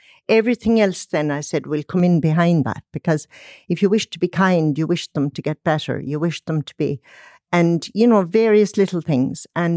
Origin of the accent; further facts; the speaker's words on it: Ennis, Munster, Ireland; grew up when we had no electricity. I was 11 when we got electricity. And I was from near Ennis. I was 8 miles from Ennis only. I wasn't out in the sticks.